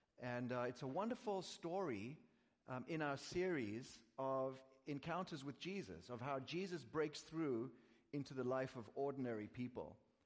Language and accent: English; South Africa; Growing up in South Africa, I have no experience of frozen metal posts as a child